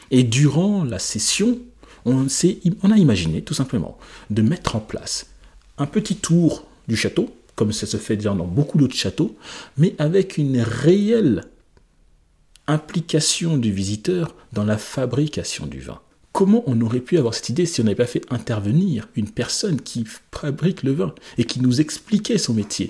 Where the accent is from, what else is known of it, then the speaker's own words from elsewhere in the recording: Bordeaux, Nouvelle-Aquitaine, France; Moi je suis de Bordeaux, donc de la ville du vin, on va dire ça comme ça